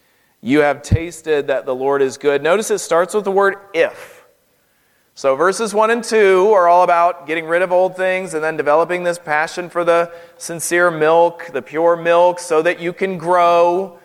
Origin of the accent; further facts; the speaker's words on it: North Carolina, United States; I'm from North Carolina, which is a state in southern United States, and I don't really have an accent, but I grew up in an area where everybody talked like this